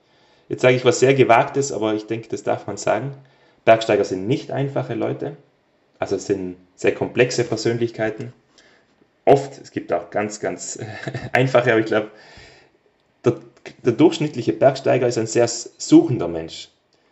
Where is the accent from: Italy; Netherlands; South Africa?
Italy; Trentino-Alto Adige